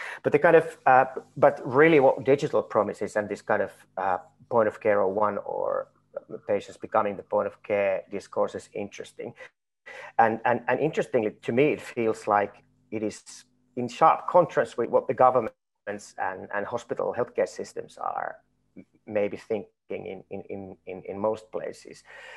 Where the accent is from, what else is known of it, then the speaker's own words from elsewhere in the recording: Finland; I'm from Finland and I live in Finland